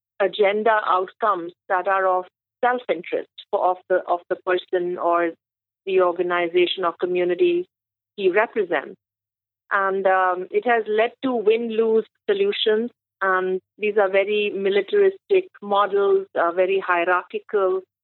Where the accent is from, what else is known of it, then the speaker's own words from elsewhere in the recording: India; And I'm from India, and I know my parents came from very middle-class backgrounds